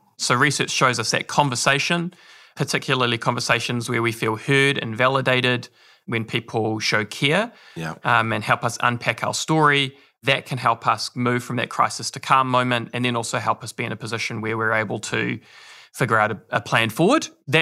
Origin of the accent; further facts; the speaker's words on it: New Plymouth, Taranaki, New Zealand; I'm a Taranaki boy. I was born and raised here in New Plymouth.